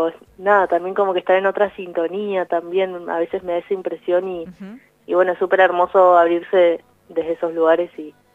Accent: Neuquén, Argentina; y como yo soy de Neuquén, y en Neuquén usamos mucho los, en Neuquén y en un montón de provincias, ¿no? Usamos mucho los prefijos para los nombres

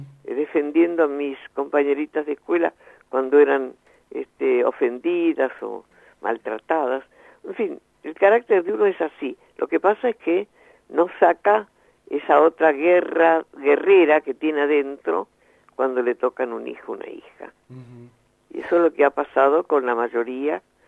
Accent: Argentina; todos somos argentinos y vivimos en este país

